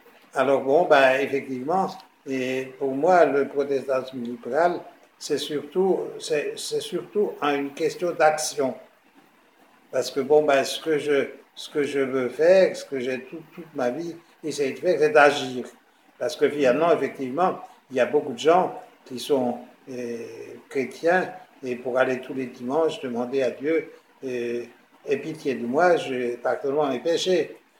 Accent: Grand Est, France; je suis originaire d'Alsace, comme Albert Schweitzer.

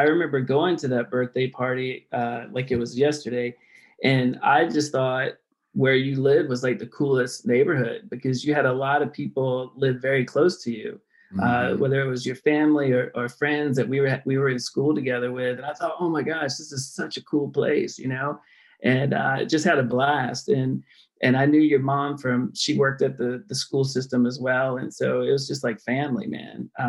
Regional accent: Farmville, Virginia, United States; I'm from Farmville, Virginia, and I was very fortunate to be raised by two educators and that knew the history of where I was growing up

